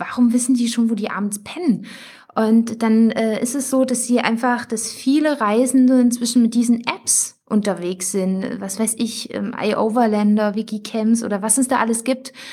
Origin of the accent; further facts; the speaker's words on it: Thuringia, Germany; wir kommen aus Thüringen